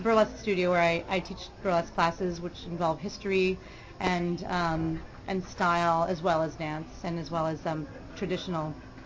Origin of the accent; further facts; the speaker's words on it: New York, United States; moved away as an adult; now in Vancouver, Canada; I'm from New York. I came here a couple years ago, 2 years ago, and started producing a weekly burlesque show here on Sunday nights.